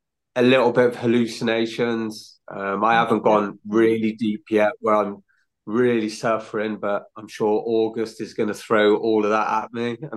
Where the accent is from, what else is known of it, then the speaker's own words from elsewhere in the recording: Hay-on-Wye, Wales, United Kingdom; And then checkpoint 3 is my hometown where I was raised, Hay-on-Wye.